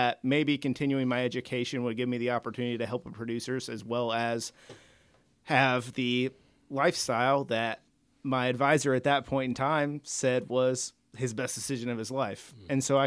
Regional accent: Vincennes, Indiana, United States; So I grew up in Vincennes, Indiana, about an hour north of Henderson, Kentucky. I grew up on a corn and soybean operation

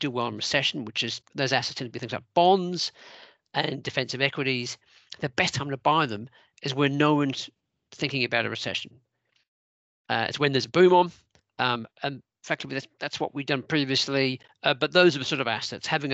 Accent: New Zealand; moved away; also born or lived in Australia / United Kingdom; So I grew up in New Zealand and worked in various countries around the world, including Australia and the UK.

